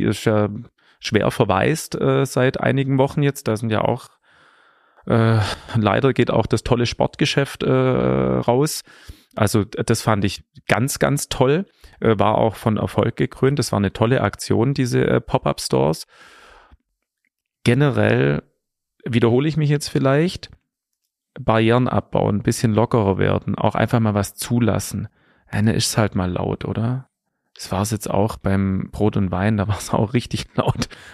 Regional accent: Ravensburg, Baden-Württemberg, Germany; dass ich meiner Heimatstadt hier auch was zurückgeben möchte. Also ich bin hier geboren

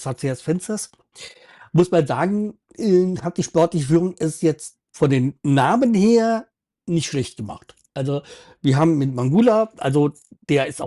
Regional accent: Hanau, Hesse, Germany; Das hängt nämlich mit meiner Heimatstadt zusammen. Und zwar komme ich aus Hanau, das ist bei Frankfurt am Main und die Geburtsstadt auch von Rudi Völler.

